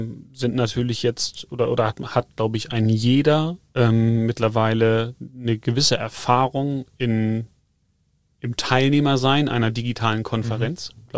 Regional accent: Northern Germany, Germany; ich komme zwar aus dem Norden, aber eigentlich habe ich immer mehr Bezug zu den Bergen als zum Wasser gehabt. Und insofern war es nicht verwunderlich, dass ich mich hier unten im Süden mal niederlasse.

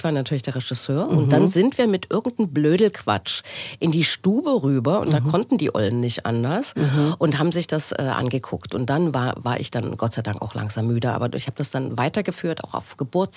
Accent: Dresden, Saxony, Germany; Ich komme tatsächlich aus Omsewitz in Dresden. Das ist am Rande der Stadt, neben Leutewitz, Gorpitz und so weiter. Und bin da... Ja, im Grünen aufgewachsen.

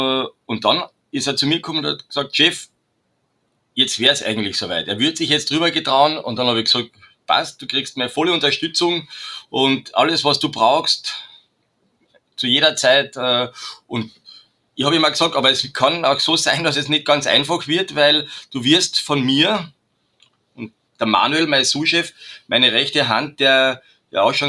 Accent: Carinthia, Austria; Ich bin ein gebürtiger Trautaler.

